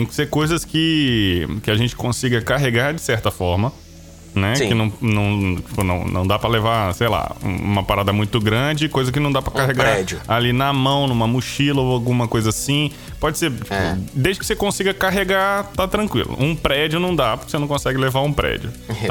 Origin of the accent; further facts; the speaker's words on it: Espírito Santo, Brazil; quem não sabe, eu sou capixaba, sou do Espírito Santo.